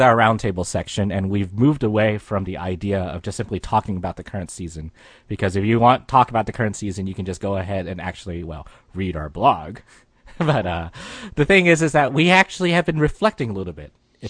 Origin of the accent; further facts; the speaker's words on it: Philippines; By the way, I am from the Philippines.